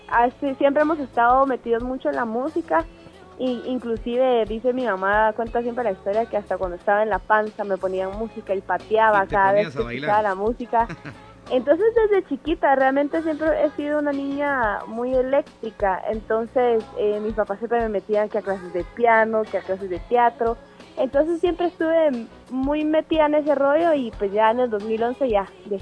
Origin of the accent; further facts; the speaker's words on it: Guatemala; A pesar de que vivo en Guatemala y soy guatemalteca y corazón, nunca he visitado Petén.